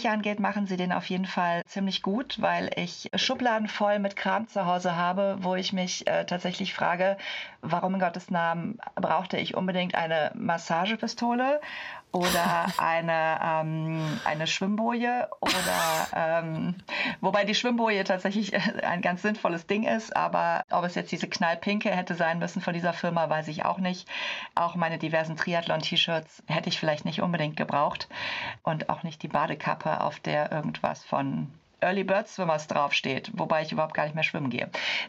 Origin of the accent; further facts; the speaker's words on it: Cologne, North Rhine-Westphalia, Germany; ich komme aus Köln. Ich bin Anfang 40